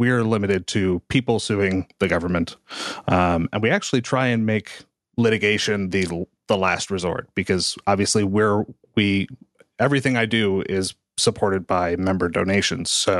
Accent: Missouri, United States; I'm from Missouri

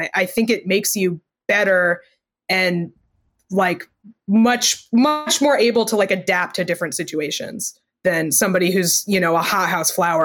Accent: New England, United States; now in New York, United States; I live in New York, but I'm originally from New England, like Northeast US.

